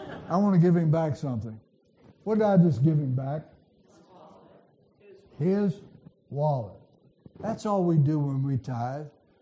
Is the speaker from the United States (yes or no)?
yes; West Virginia, United States; Well, I'm from West Virginia. It's kind of hard for me to figure that out.